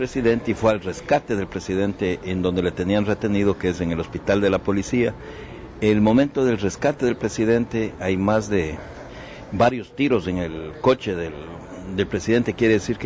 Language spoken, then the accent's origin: Spanish; Amazon, Ecuador; also born or lived in Esmeraldas; nacido en la costa, en Esmeraldas, en territorio afroecuatoriano. Pero desde muy pequeño me crié, hice mis estudios en la Amazonía